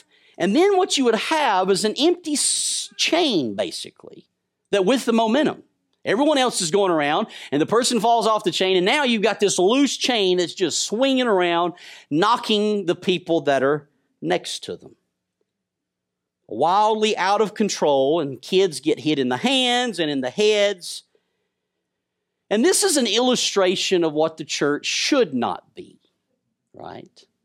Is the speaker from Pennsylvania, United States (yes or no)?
no; Alabama, United States; I'm not over 45, but I grew up in Alabama.